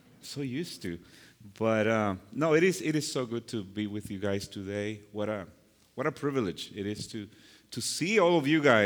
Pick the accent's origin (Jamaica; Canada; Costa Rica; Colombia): Costa Rica; English is a second language; now in California, United States; I am originally from Costa Rica. So I remember when I first came here, I didn't speak a word in, well, maybe 2-3 words in English.